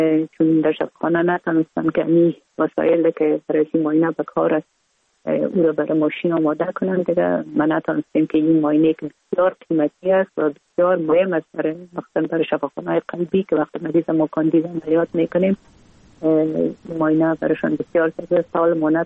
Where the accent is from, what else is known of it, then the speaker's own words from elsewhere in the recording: Kabul, Afghanistan; ما در کابل به دنیا آمدیم، اصلا از طرف پدر از ننگرهار و از طرف مادر از کابل هستیم. در کابل به دنیا آمدیم.